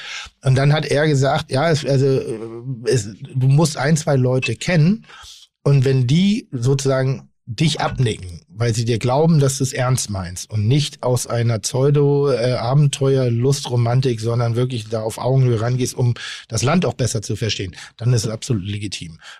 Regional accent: Durban, KwaZulu-Natal, South Africa; Unsere Seele ist in Durban. Das ist da, wo unsere Wurzeln sind. Das ist da, wo wir herkommen. Wir kommen nicht aus Kapstadt. Wir kommen aus Durban.

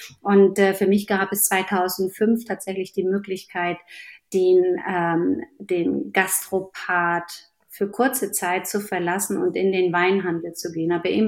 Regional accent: Rostock, Mecklenburg-Vorpommern, Germany; Ich bin ein Kind des Nordens. Ich bin in Rostock geboren und an der Küste groß geworden.

